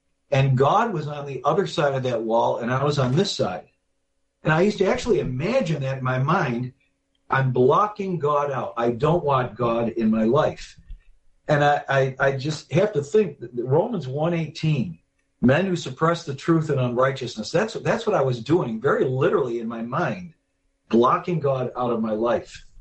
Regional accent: Hilton, New York, United States; also born or lived in Rochester; And I actually grew up in a small town north and west of Rochester named Hilton, very small

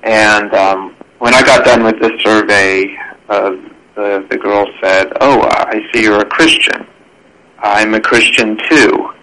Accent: Birmingham, Alabama, United States; My father was an elder in the PCA when I was born, and I grew up in Birmingham, Alabama.

